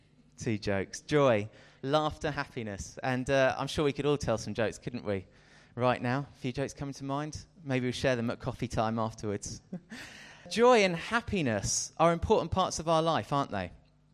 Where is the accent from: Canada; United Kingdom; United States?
United Kingdom; And as British people, we actually have a very sophisticated level of humour.